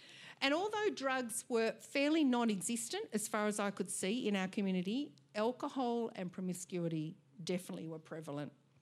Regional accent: Templestowe, Victoria, Australia; My years growing up in Templestowe cultivated my sense of community.

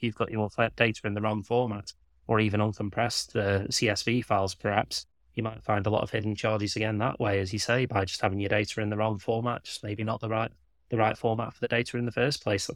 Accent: Stoke-on-Trent, West Midlands, United Kingdom; but I'm from Stoke, words often get lost in translation. Weird version of English we speak over here.

